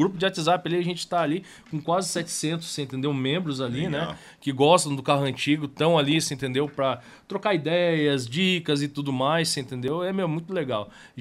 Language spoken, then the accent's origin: Portuguese; Apucarana, Paraná, Brazil; born there; now in Londrina, Brazil; Eu, na verdade, sou nascido em Apucarana.